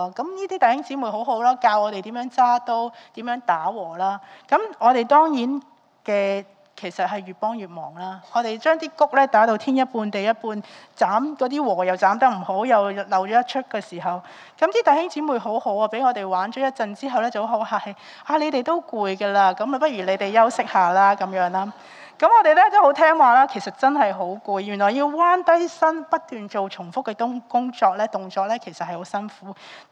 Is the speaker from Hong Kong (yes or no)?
yes; Hong Kong; 但我对我们香港人来说应该很难明白一个整个禾场都是熟了的小麦或者稻米的情况